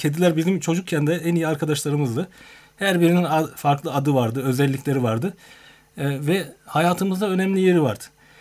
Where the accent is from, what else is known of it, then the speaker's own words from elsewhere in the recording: Kumru, Ordu, Turkey; Ben 1974 Ordu Kumru doğumluyum. Gençlik yıllarımız üniversite çağına kadar Kumru'da geçti. Ankara'da kısa bir süre yaşadım.